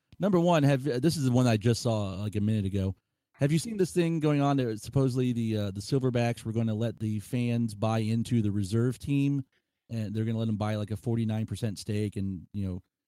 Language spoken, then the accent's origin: English; Florida, United States; now in Sarasota, United States; I grew up in South Florida. I go to a lot of things in St. Pete. Live in Sarasota.